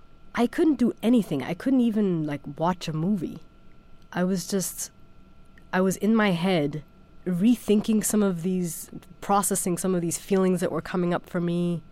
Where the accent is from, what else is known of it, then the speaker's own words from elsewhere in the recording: Germany; Growing up in Germany in the late 1980s, early 90s